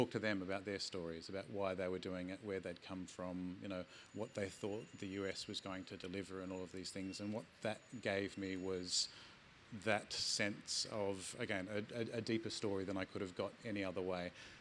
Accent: Australia; Hi, I'm an Australian.

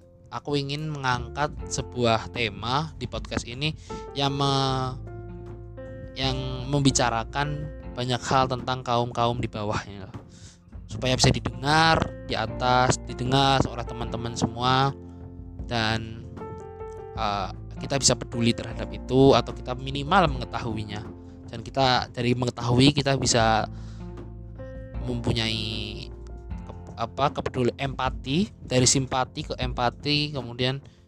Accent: Cilacap, Central Java, Indonesia; accent: Ngapak; aku itu aslinya dari Cilacap, jadi ngapak-ngapak.

